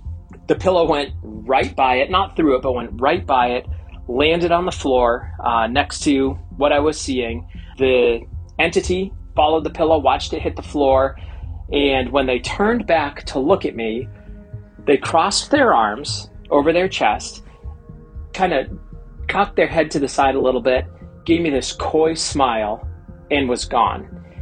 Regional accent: New Hampshire, United States; So growing up in New Hampshire, for those of you who haven't ever been here in the summer, it gets really hot and very humid during the day.

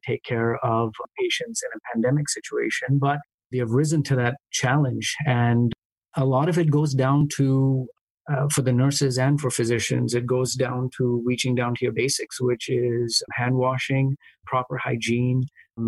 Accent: India; moved away as an adult; now in United States; My parents were born in India. I was born in India. I grew up there and I immigrated here

